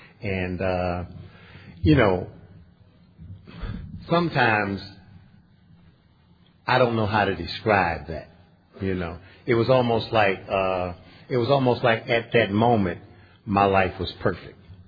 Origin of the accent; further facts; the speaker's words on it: Baltimore, Maryland, United States; You know, so I'm from Baltimore. That's where I was born. That's where I grew up. That's where I used, and it's also where I got clean.